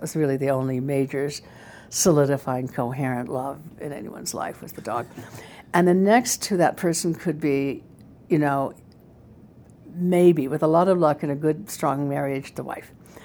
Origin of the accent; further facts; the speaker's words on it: United States; So it's pretty clear to an American, even disguised as a Brit as I was